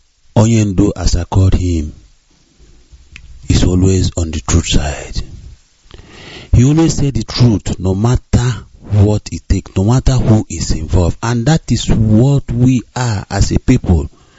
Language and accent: English; Nsugbe, Anambra, Nigeria; I'm from Nsugbe in Omambala in Biafra land.